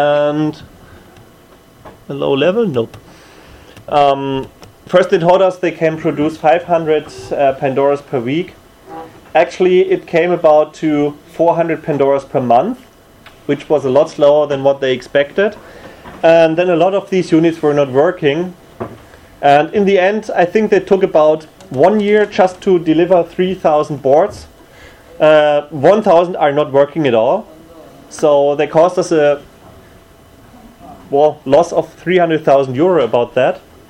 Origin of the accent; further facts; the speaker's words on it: Germany; English is a second language; I'm from Germany.